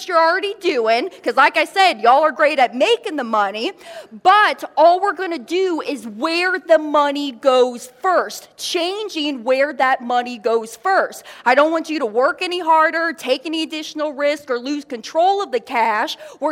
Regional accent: Kansas City, United States; now in Daytona Beach, United States; Actually, we're based out of Florida. I live in Daytona Beach. I grew up in the Kansas City area.

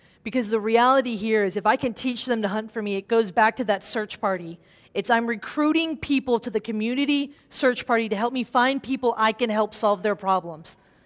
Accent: New Orleans, Louisiana, United States; I'm born and raised in New Orleans, but this guy who lived in this house was a voodoo priest.

